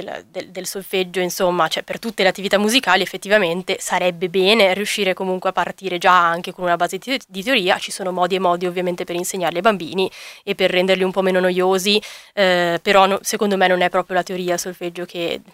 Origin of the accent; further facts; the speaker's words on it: Alessandria, Piedmont, Italy; che io sono di Alessandria, ho fatto il conservatorio là all'inizio